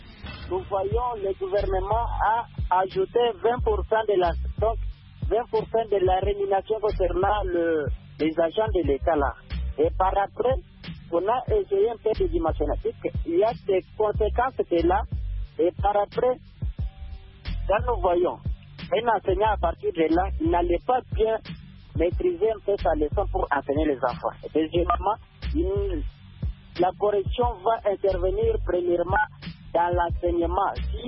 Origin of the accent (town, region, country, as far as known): DR Congo